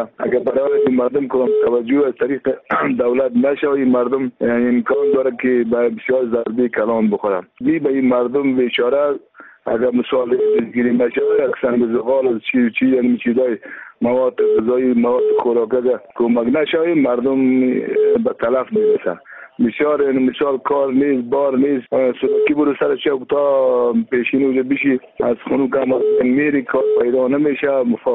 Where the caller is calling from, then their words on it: Kabul, Afghanistan; از کابل آمدم با تماس شدیم